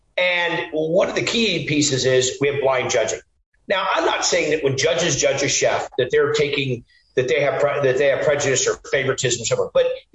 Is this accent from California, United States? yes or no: yes; California, United States; I'm a country junkie. I grew up in Northern California, so this is all in my wheelhouse.